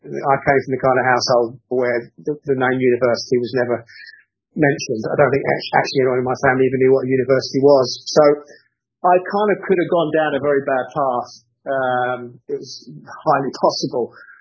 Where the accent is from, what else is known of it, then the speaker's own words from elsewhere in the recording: London, United Kingdom; I'm a TV producer by trade. I come from London initially, 58 years old now.